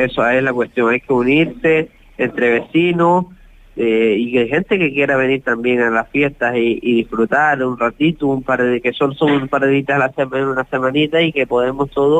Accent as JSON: {"language": "Spanish", "region": "Canary Islands", "country": "Spain", "said": "porque todos somos majoreros, canarios"}